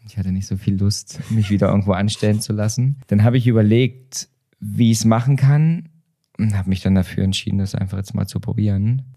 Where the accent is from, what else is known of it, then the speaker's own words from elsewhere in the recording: Thuringia, Germany; ich komme aus Thüringen